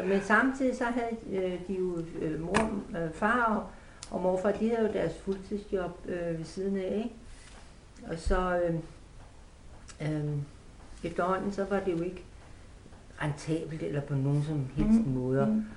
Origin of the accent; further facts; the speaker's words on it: Værløse, Capital Region of Denmark, Denmark; born there; Jamen, jeg er født i 1942 på Nordvang.